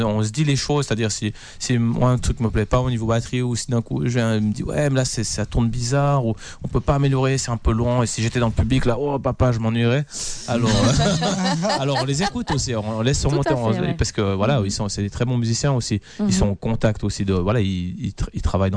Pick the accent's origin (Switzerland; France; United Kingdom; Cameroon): Switzerland; Nous, on est des Suisses